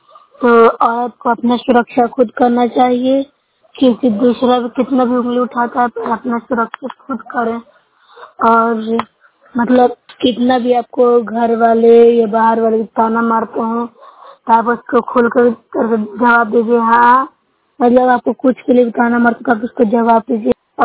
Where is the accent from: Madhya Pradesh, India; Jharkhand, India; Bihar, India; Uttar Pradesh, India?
Bihar, India; Nursarai; मैं नूसरा ब्लॉक से हूँ, जिला नालंदा के निवासी हूँ।